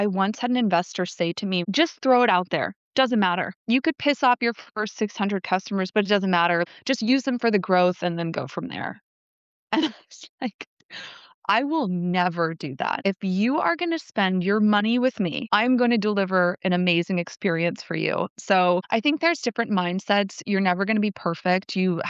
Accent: California, United States; I'm from California, okay?

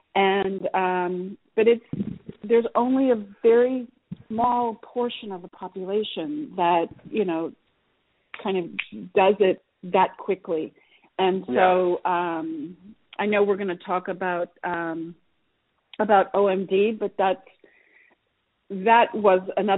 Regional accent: Oklahoma, United States; I grew up in Oklahoma. We had cows and pigs and we ate them.

